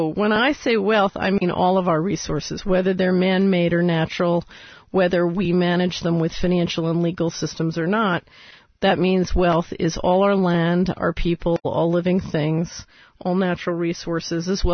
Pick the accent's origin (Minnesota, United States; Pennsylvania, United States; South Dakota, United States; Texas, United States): Pennsylvania, United States; Philadelphia; So, for example, when I was a child growing up in West Philadelphia, the popsicle index was 100%.